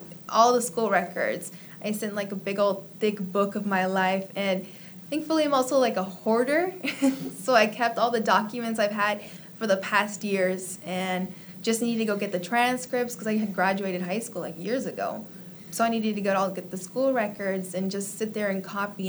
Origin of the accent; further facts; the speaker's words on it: Alamo, Sonora, Mexico; now in Las Vegas, United States; I'm from Alamo, Sonora. Okay. So it's one of, like, border states.